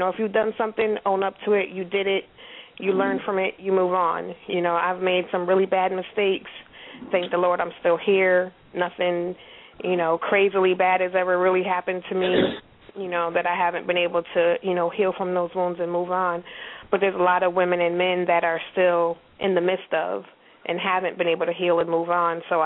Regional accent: Massachusetts, United States; now in Richmond, United States; No. We've been here a year. I'm from Massachusetts.

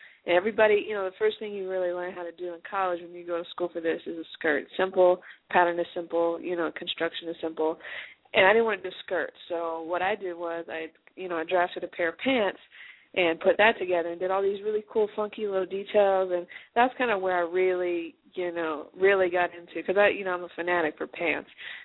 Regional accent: Kentucky, United States; also born or lived in Los Angeles; now in Louisville, United States; I'm from Kentucky originally. I grew up in the country. I've been living in Los Angeles for the past few years, but coming back to Kentucky is interesting

